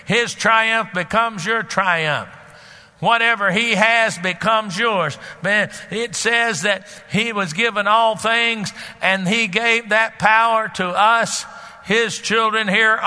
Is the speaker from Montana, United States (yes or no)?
no; Dallas, Texas, United States; You know, I grew up in Dallas and I was there when the Cowboys started.